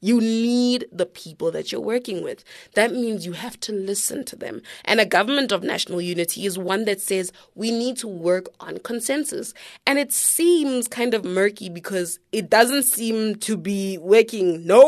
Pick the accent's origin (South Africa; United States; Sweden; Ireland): South Africa; North West; I grew up in the Northwest, so, you know, I learned Afrikaans from first grade.